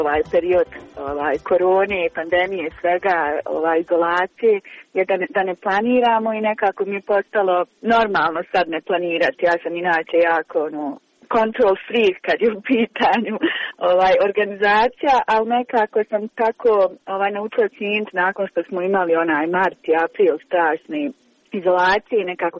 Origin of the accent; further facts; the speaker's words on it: Kakanj, Federation of Bosnia and Herzegovina, Bosnia & Herzegovina; moje društvo je, mislim, mi smo iz Kaknja